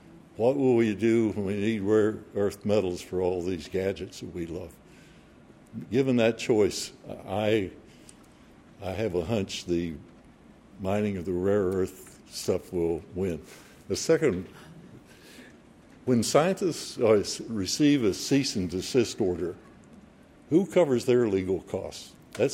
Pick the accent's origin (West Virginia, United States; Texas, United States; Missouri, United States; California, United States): West Virginia, United States; I grew up in West Virginia, and I hate mountaintop removal.